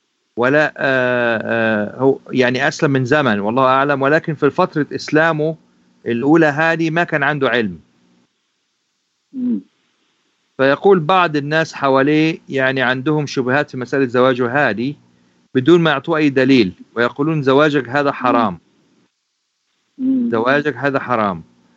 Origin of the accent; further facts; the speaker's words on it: Egypt; زي ما بنعمل في عندنا في مصر